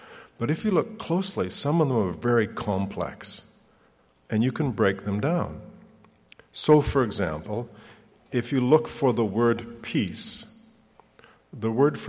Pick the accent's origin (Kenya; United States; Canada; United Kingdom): Canada; Edmonton, Alberta; I grew up in church in Edmonton, a big family, 7 kids, and we went to church every week. My grandfather was a Methodist preacher on my mother's side